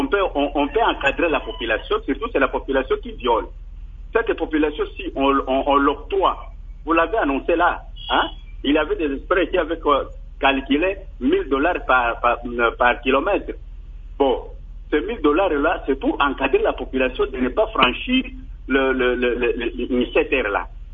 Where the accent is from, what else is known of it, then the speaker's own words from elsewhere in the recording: Kwilu, DR Congo; Par exemple, ici chez nous, au Kwilu, nous avions l'air protégé des mangailles